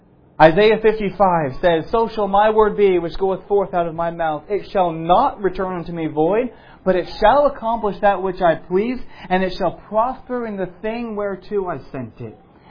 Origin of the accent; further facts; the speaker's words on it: Dublin, Leinster, Ireland; I grew up in Dublin, and so I'm no farmer